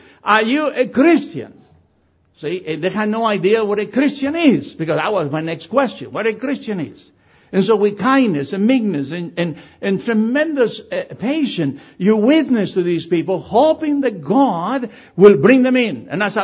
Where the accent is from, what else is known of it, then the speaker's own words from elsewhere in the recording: United States; I'm an American. I need to know who you are.